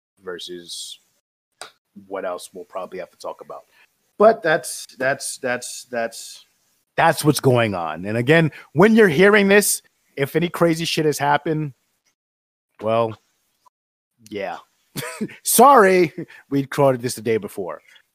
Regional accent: New Jersey, United States; also born or lived in New York; We grew up in New Jersey, New York, during the time of 9/11

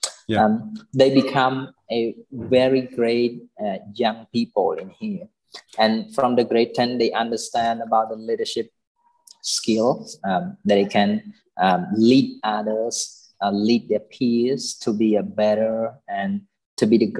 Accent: Phnom Penh, Cambodia; from Phnom Penh

